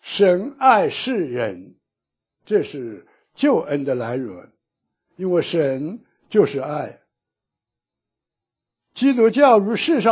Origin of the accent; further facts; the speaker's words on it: Jiujiang County, Jiangxi, China; 在我的老家呀，那个土话，江西省九江县，土话呀，不叫爱呀